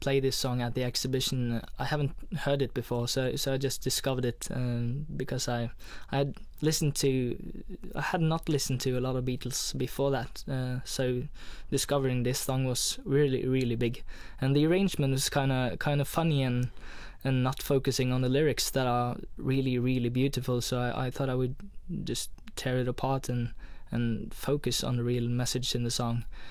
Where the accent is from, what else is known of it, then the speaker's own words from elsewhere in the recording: Raufoss, Innlandet, Norway; now in Oslo, Norway; A small town called Raufoss. It's about 7,000 or 8,000 people living there, I guess. So coming to Oslo was a big step up.